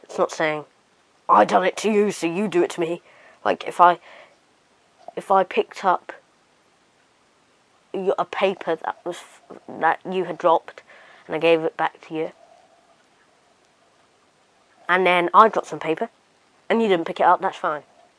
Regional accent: United Kingdom; I'm British

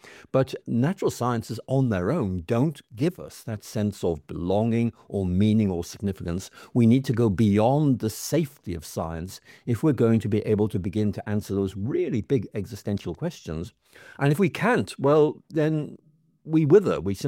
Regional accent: Belfast, Northern Ireland, United Kingdom; I was growing up in Belfast

